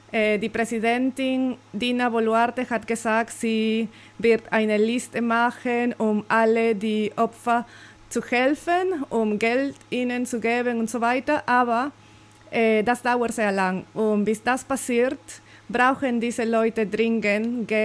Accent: Lima, Peru; now in Germany; ich komme aus Lima, Peru und ich wohne in Deutschland seit 2018. Ich studiere gerade einen Master in Informatik

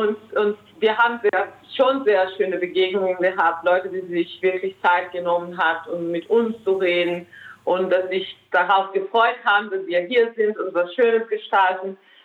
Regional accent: Leipzig, Saxony, Germany; weil wir kommen aus Leipzig

